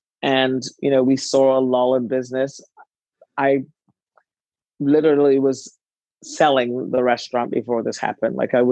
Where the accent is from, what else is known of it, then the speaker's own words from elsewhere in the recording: Barbados; also born or lived in United Kingdom; I spent time growing up in Barbados and the UK